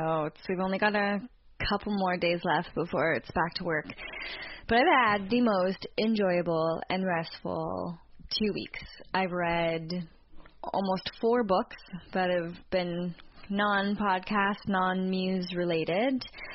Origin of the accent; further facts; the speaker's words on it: Canada; we're 2 Canadian podcasters in Toronto.